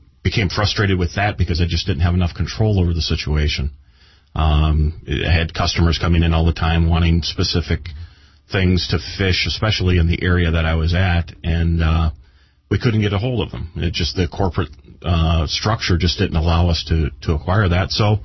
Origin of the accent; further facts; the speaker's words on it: Westland, Michigan, United States; I grew up fishing with my dad in Michigan area. I grew up in Westland, went to John Glenn High School, that whole thing there.